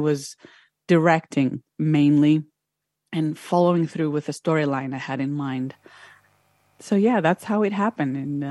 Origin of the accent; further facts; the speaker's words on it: Greece; accent: Greek; now in United States; I'm originally from Greece, but right now I live in the United States.